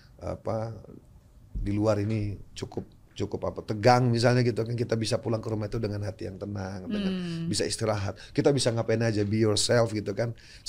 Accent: Makassar, South Sulawesi, Indonesia; now in Jakarta, Indonesia; Saya orang Bugis, Makassar asli.

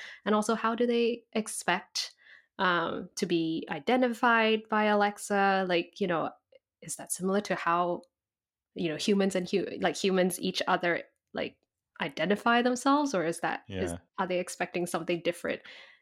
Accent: Singapore; accent: Singlish; And I'm from Singapore, so we have like our Singlish accent, our slang and everything.

